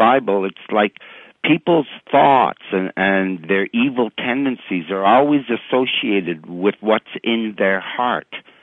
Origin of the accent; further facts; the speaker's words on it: Canada; even though I'm Canadian.